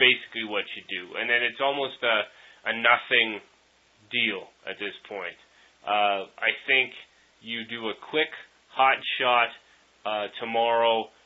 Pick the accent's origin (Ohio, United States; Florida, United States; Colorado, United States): Ohio, United States; Columbus; I'm from Columbus, Ohio.